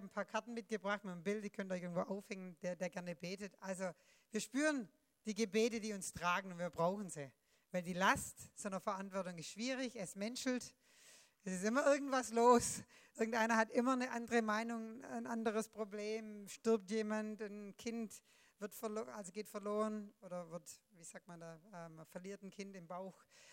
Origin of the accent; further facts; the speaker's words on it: Germany; now in United States; ich bin Deutsche, wohne in Amerika, in einem westlichen Land